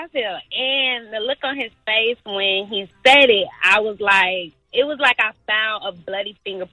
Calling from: Brockton, Massachusetts, United States; also born or lived in Virginia; I'm calling from Brockton, which is a town about 20 miles outside of Boston.

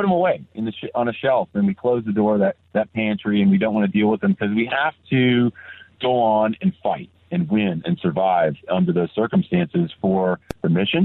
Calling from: Golden, Colorado, United States; I live in Southern California, but I'm calling from Golden, Colorado

